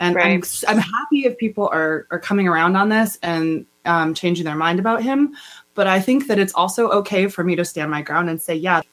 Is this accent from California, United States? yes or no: no; Montana, United States; Like I grew up in Montana with a like 99% of white people, you know, and I've lived my life with mostly white people.